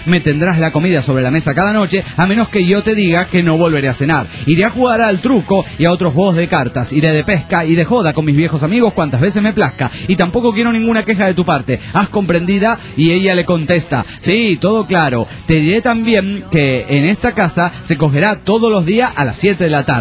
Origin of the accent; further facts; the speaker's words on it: Andorra; nunca me nombra a mí, que soy de Andorra.